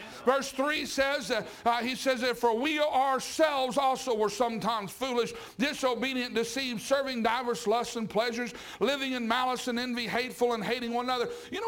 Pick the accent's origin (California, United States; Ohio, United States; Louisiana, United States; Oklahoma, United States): Oklahoma, United States; Listen, I'm from Oklahoma, man. Almost every other person's got a concealed carry license out there.